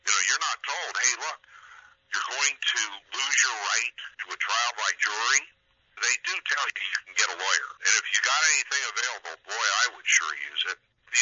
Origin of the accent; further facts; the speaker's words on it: Tucson, Arizona, United States; I was advised of a hearing right here in my hometown of Tucson, Arizona.